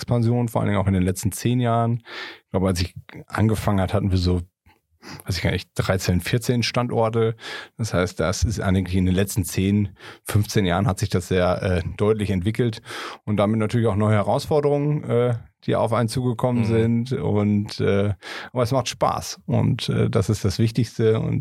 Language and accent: German; Neheim, North Rhine-Westphalia, Germany; Ich selbst komme auch aus Neheim, also aus dem Sauerland. Nicht ganz so weit weg von hier.